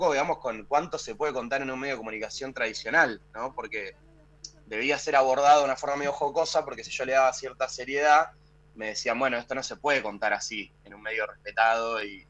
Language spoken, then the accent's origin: Spanish; Rosario, Santa Fe, Argentina; Sí, sí, nací en Rosario, claro. Y vivo acá.